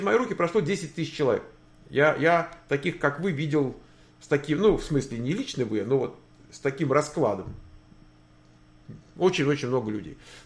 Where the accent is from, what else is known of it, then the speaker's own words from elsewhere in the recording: Siberia, Russia; Мне 3-4 года, женат, дети. Я из России, из далекой Сибири.